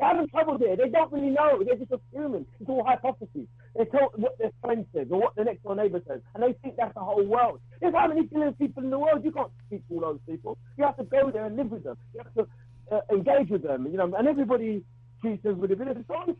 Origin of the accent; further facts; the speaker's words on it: Jamaica; And remember, we come from Jamaica. So, I'm a person who traveled.